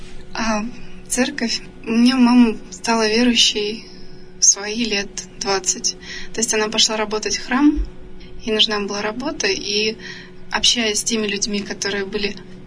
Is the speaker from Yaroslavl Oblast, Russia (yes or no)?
yes; Tutayev, Yaroslavl Oblast, Russia; born there; Родилась я не здесь, родилась я в Тутаеве, Ярославской области.